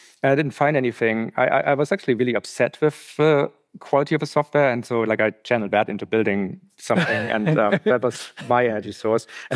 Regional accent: Germany; now in Canada; I came from Germany, living in Canada, 2004.

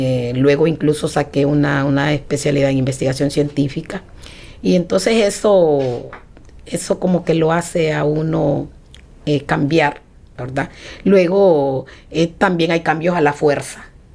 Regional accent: Honduras; orgullosamente nosotros como hondureños tenemos muy, muy buenos abogados

